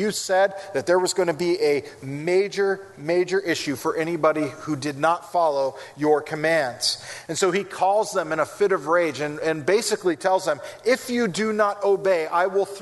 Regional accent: California, United States; But, I mean, growing up in California, I saw lots of egos many times over.

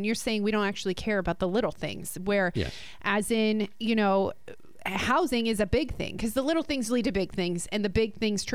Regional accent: New Jersey, United States; I grew up in Jersey.

